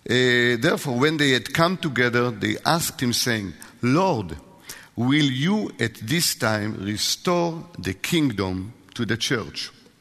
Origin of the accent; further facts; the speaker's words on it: Israel; accent: Israeli; English is a second language; And I really, really hope that you will get used to my heavy Israeli accent, because if you don't, it's your problem.